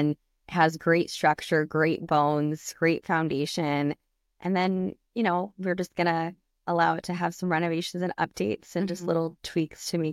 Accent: Queensbury, New York, United States; And yes, I grew up in Queensbury, moved away for a bit, and came back.

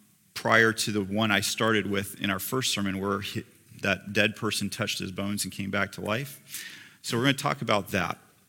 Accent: United States; in New Zealand terms, I'm an American

